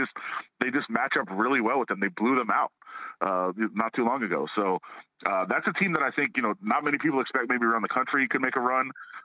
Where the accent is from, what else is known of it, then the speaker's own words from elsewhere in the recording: Ann Arbor, Michigan, United States; now in Las Vegas, United States; I'm from Ann Arbor, so I'd love to see Michigan.